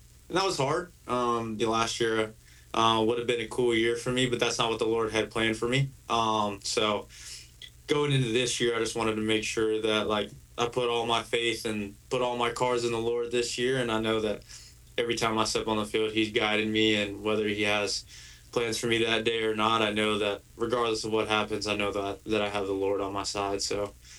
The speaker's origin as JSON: {"language": "English", "town": "Alpine", "country": "United States", "said": "because I'm originally from Alpine."}